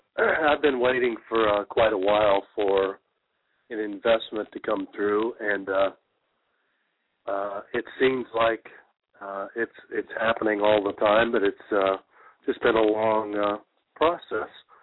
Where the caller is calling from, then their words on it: Austin, Texas, United States; I'm calling you from Austin, Texas.